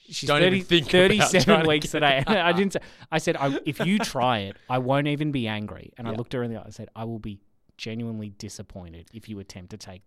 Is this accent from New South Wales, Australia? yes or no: no; Victoria, Australia; Look, I grew up on the Ninch and we never called it the Ninch.